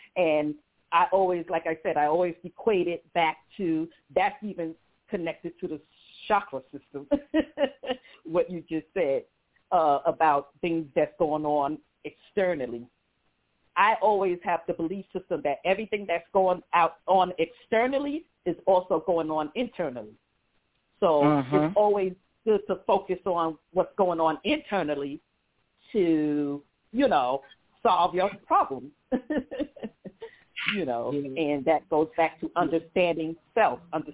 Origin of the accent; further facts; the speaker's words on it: New York, United States; living in New York, you know, growing up in New York all my life, it's a fast-paced environment